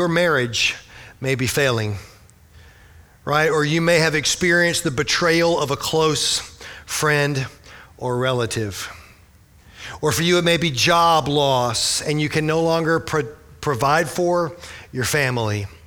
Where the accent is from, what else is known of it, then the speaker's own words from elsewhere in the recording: Orlando, Florida, United States; I'm from Orlando and I know how this goes.